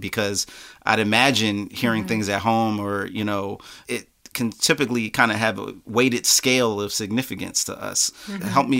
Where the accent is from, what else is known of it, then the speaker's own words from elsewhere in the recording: Philadelphia, Pennsylvania, United States; I heard of gangs growing up in Philly and knew of them